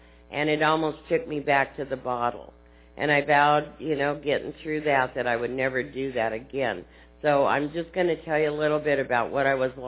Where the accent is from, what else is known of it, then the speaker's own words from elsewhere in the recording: Phoenix, Arizona, United States; also born or lived in Houston; I was born in Houston, and I was raised in Phoenix, and I grew up in Catholic school at St. Agnes